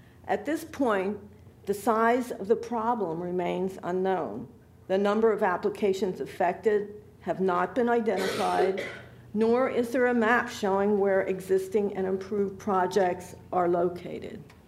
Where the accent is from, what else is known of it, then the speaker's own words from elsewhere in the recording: Lewes, Delaware, United States; from Lewis, and I'm speaking on behalf of the League of Women Voters.